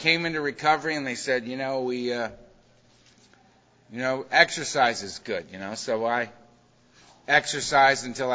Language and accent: English; Los Angeles, California, United States; I'm from Los Angeles, and we got about, 3,000 known meetings a week, you know?